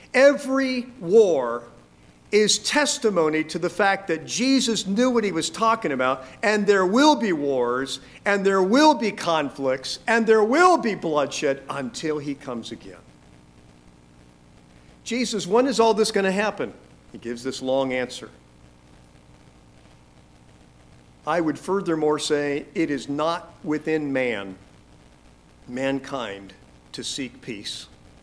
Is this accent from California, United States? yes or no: yes; California, United States; Most of you know I grew up in California, went and got my Bible education, found somebody who would actually say I do, married me, went back to California, worked in a small church.